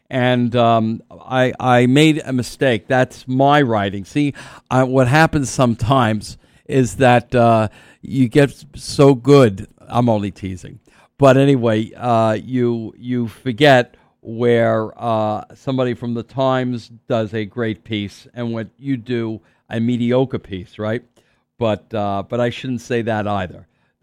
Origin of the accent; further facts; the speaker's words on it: New York, United States; And believe me, I'm a New Yorker and I can take it.